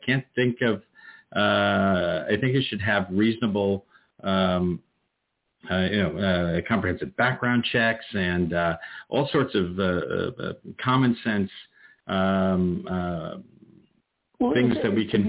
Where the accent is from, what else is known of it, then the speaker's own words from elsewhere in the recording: Westchester, New York, United States; I always felt a manner of kinship growing up in Westchester as a non-Christian growing up.